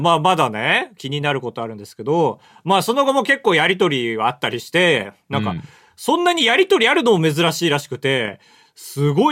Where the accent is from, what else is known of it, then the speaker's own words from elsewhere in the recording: Hokkaido, Japan; 北海道出身ってのも一緒だったんですよ。